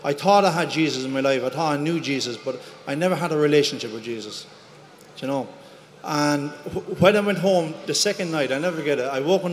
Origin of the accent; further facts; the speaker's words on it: Ireland; I'm from Ireland, and I flew in here this morning.